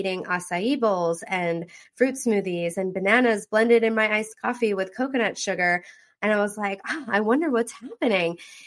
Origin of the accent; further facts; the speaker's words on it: Long Island, New York, United States; So when I was little, I grew up on Long Island and we lived 10 minutes away from the beach.